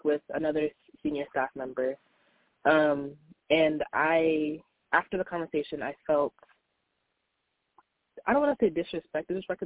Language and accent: English; Nigeria; just like you, I'm Nigerian, so like culturally, like it's completely different. So in Nigeria, it's more